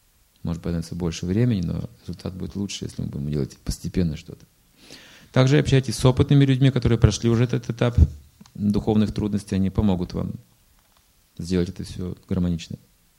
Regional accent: Okha, Sakhalin Oblast, Russia; А сестра с мужем живет в Ахе. Это 3 часа езды. Север Сахалина. Это мой родной город, на самом деле.

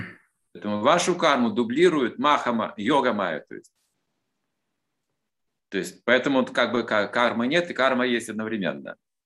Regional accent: Russia; Когда меня спрашивают, откуда, я говорю, я из России.

